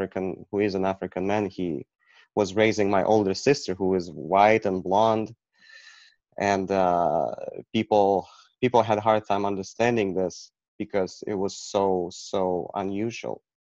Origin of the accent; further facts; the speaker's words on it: Kyiv, Ukraine; born there; English is a second language; So I was born in Kyiv, Ukraine, to a father from Tanzania, and my mother is from Rokcha, which is in Siberia.